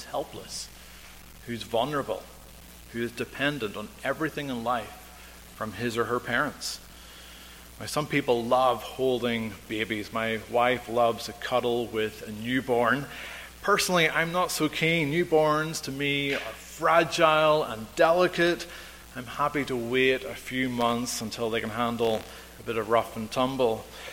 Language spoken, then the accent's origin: English; Northern Ireland, United Kingdom; growing up in Northern Ireland, there were a number of paramilitary organizations